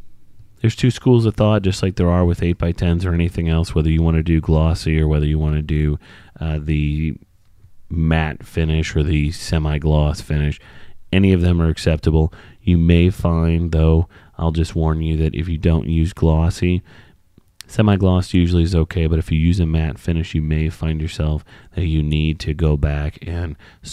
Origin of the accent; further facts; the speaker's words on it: St. Louis, Missouri, United States; Growing up in St. Louis, I'm a big Blues fan